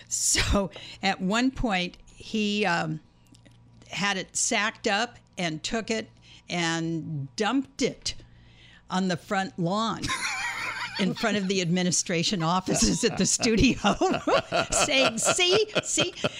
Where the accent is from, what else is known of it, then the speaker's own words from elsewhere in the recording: Dallas, Texas, United States; born there; I was born in Dallas, Texas.